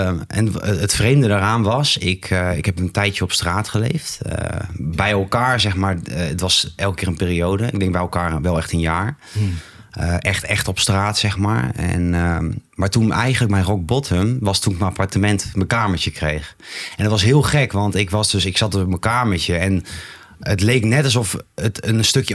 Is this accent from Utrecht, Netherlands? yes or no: yes; Amersfoort, Utrecht, Netherlands; er was echt geen één hotel of B&B meer in Amersfoort waar ik vandaan kom, die mij nog accepteerde.